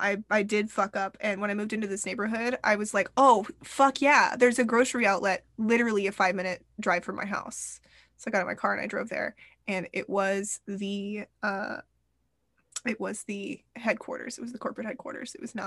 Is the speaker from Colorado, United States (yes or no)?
yes; Colorado, United States; now in Oakland, United States; I am originally from the Colorado Front Range.